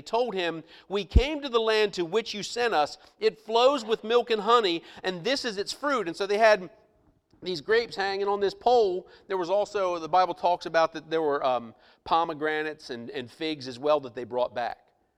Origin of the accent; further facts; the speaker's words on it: Chesapeake Bay, United States; I was raised on the Chesapeake Bay, and so for several years I actually made my living as a waterman, crabbing and oystering